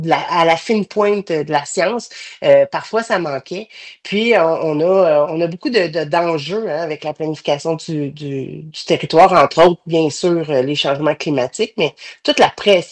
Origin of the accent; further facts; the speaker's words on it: Quebec, Canada; ça s'en vient chez nous dans la Naudière aussi.